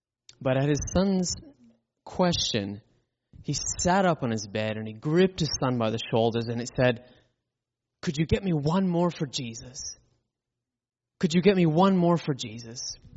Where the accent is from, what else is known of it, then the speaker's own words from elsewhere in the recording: Edmonton, Alberta, Canada; when I was a little kid, I attended a church in Edmonton. I'm from Edmonton, Alberta originally.